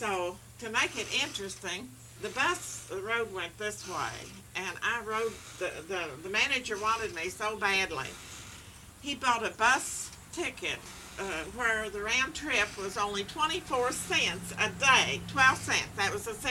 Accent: Maysville, Kentucky, United States; I was born in Maysville, out in the county, Mason County, and on August 17th, 1910. Mm-hmm. And I went to the public school, and then when I got ready for high school, I went to Maysville High School and graduated there in 1928.

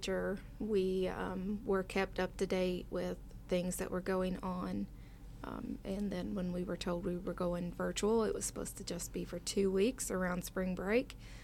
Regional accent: Ashland, Kentucky, United States; Ashland, Kentucky.

